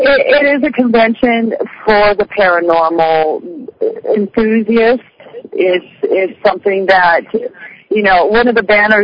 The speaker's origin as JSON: {"language": "English", "town": "Las Vegas", "region": "Nevada", "country": "United States", "said": "I'm from Las Vegas."}